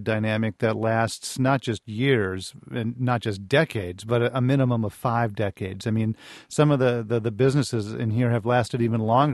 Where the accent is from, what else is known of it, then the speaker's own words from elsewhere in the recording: La Crosse, Wisconsin, United States; I'm from Wisconsin, and I'm specifically from La Crosse